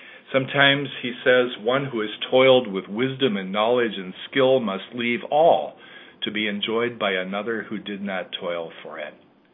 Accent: Minnesota, United States; I was reminded of this very personally this week when in my home state of Minnesota, a large highway bridge collapsed during rush hour.

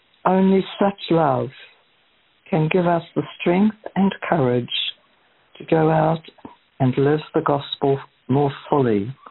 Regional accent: Dunedin, Otago, New Zealand; Recently, here in New Zealand, in my hometown Dunedin, we experienced a rather shocking event

